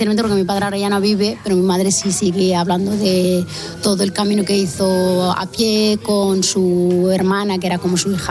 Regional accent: Western Sahara; also born or lived in Spain; soy saharaui y española a la vez. He vivido, he crecido en las dos sociedades

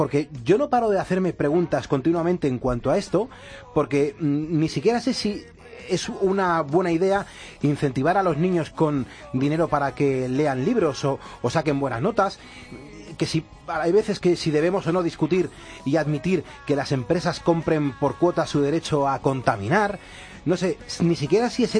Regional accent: Asturias, Spain; Es muy grande, soy asturiano y mi mujer mexicana se llama Carolina.

